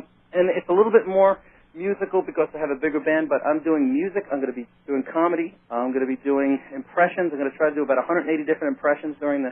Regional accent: East Islip, New York, United States; So thankfully, I'm a Long Island boy, originally born and raised in Long Island, East Islip, New York.

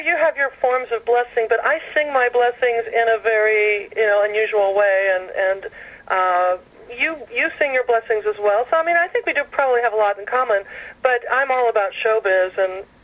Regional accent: Riverdale, New York, United States; I grew up in Riverdale. Liz and I were in Riverdale for a while. We were the only Christians there

